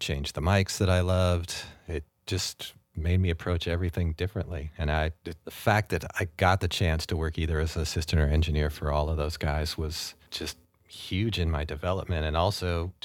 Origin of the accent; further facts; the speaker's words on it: Seattle, Washington, United States; and totally because I'm from Seattle.